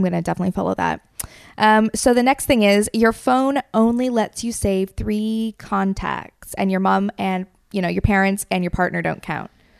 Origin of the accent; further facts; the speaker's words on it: United Kingdom; And I feel like as a British person, I should say Hattie.